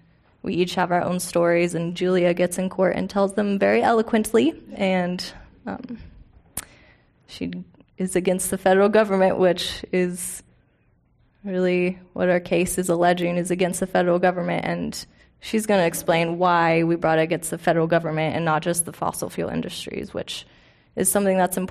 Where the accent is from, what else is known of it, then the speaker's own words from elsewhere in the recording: Bend, Oregon, United States; And I was in Bend, Oregon, my hometown